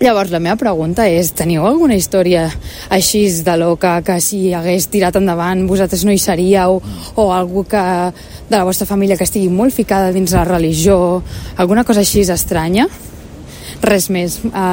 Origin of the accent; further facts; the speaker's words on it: L'Hospitalet de Llobregat, Catalonia, Spain; de l'Hospitalet